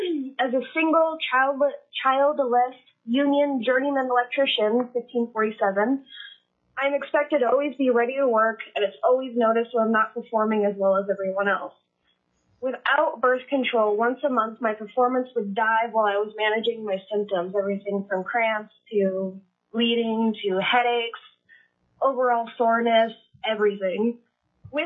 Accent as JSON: {"language": "English", "town": "Fairbanks", "region": "Alaska", "country": "United States", "tie": "born or raised there", "said": "I'm from Fairbanks. I've lived here my whole life, and I'm calling in support of House Bill 17."}